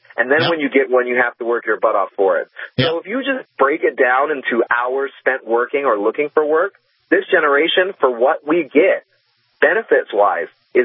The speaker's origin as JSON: {"language": "English", "country": "United States", "said": "How about I make my home country better?"}